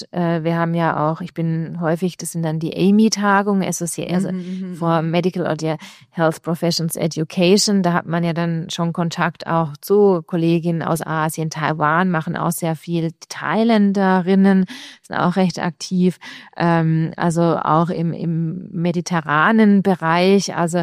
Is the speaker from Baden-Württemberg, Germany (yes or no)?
yes; Baden-Württemberg, Germany; now in Innsbruck, Austria; ich komme ja aus Baden-Württemberg.